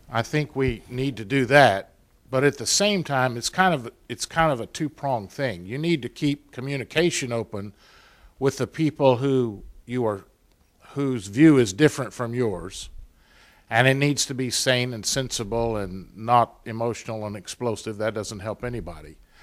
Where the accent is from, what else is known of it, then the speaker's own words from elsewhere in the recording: San Antonio, Texas, United States; It was 66, I think, when we moved up to San Antonio, and the division had already occurred. But as I grew up then in San Antonio and became a preacher